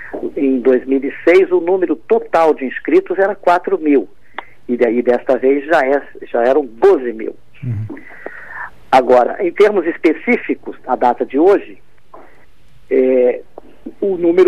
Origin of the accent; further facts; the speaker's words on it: Brazil; eu me sinto muito feliz, seja como brasileiro, pelo momento cívico que se viveu